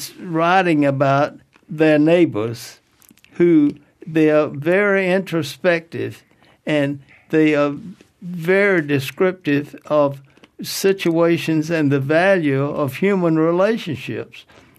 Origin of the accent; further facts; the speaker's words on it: Alabama, United States; several times just Thomas County would have more members than my home state of Alabama